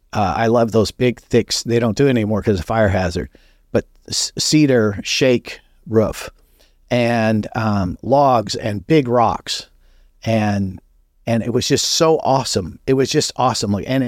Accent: Los Angeles, California, United States; I was raised in Los Angeles, and I didn't like the city.

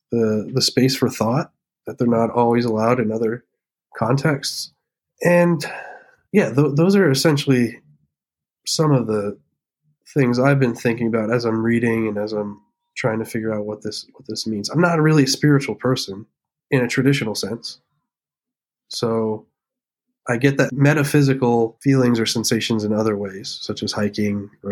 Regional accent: Pennsylvania, United States; also born or lived in Vermont / Milwaukee; So I lived in Vermont and Milwaukee, and I grew up in Pennsylvania.

